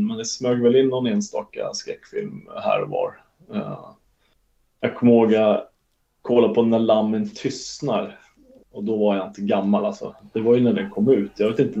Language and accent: Swedish; Huddinge, Stockholm County, Sweden; born or raised there; now in Värmdö, Sweden